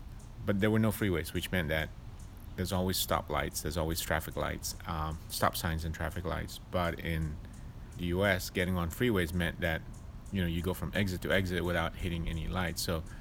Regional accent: Singapore; now in San Francisco, United States; I grew up in Singapore where the average temperature is 80 degrees all year round.

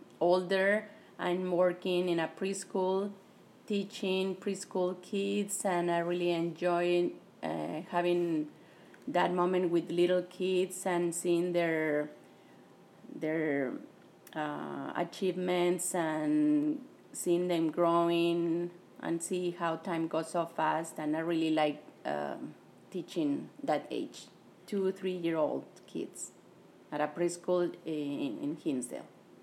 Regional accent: Saltillo, Coahuila, Mexico; English is a second language; Yes, I went to a university in my hometown, Saltillo.

